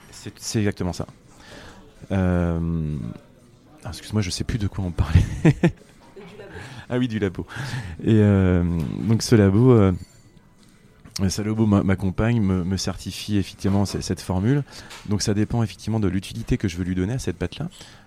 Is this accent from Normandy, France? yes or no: no; Brittany, France; Je suis un peu chauvin, je suis breton aussi.